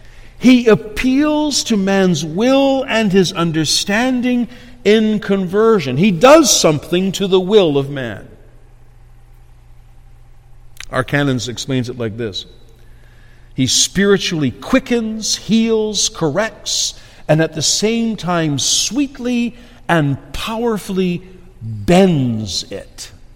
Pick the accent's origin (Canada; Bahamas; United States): Canada; Ontario; because I was from Ontario, and I was used to trees growing straight.